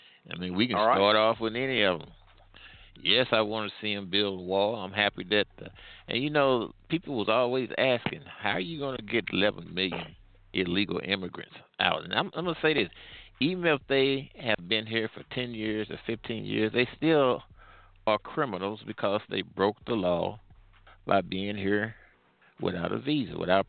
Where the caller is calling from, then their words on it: Missouri, United States; Hey, Frank, I'm calling from Missouri.